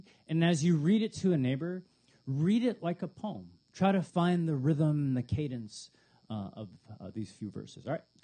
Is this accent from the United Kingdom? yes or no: no; Canada; also born or lived in Chicago / Detroit; I moved from Chicago and then Detroit. And he's like, no. Where are you from? And I go, okay, you're right. That's true. I'm Canadian.